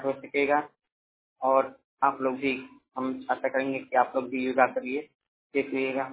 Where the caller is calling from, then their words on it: Uttar Pradesh, India; Barrage जिला उत्तर प्रदेश से बात कर रहा हूँ।